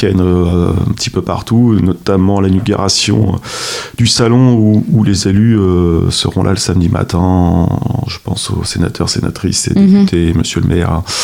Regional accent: Alençon, Normandy, France; Alors moi, je suis chevin, je suis né à Alençon

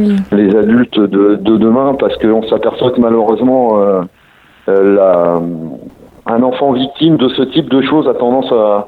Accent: Brittany, France; Et moi je suis originaire de Bretagne à la base

